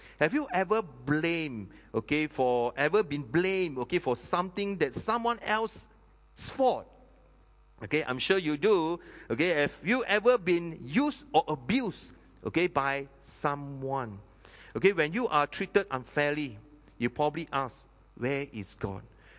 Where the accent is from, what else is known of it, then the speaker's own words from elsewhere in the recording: Penang, Malaysia; Okay, now, I said, "Yeah, I'm from Penang."